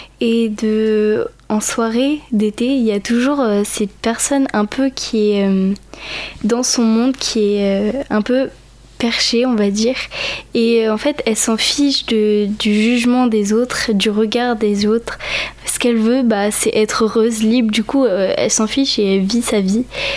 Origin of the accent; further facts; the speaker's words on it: Puilboreau, Nouvelle-Aquitaine, France; Je viens de Puylboro, à côté de La Rochelle.